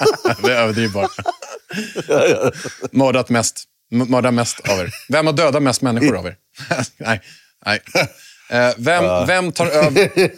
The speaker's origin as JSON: {"language": "Swedish", "town": "Vega", "region": "Stockholm County", "country": "Sweden", "said": "Jag kommer från Vega."}